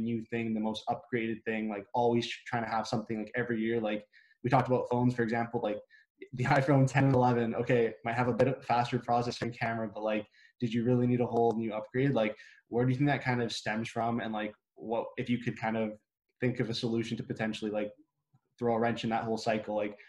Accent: Canada; and I mean like you're from the US too, like we're from Canada.

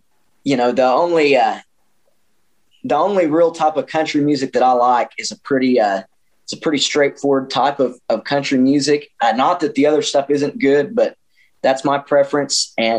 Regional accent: Marlow, Oklahoma, United States; you know, I grew up here in Marlow

